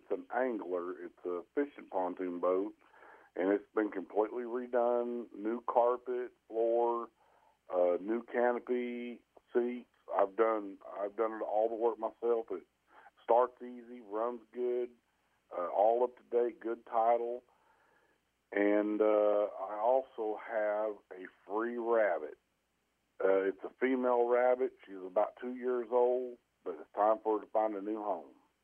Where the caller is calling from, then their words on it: Cordell, Oklahoma, United States; Good morning. This morning I am calling from Cordell.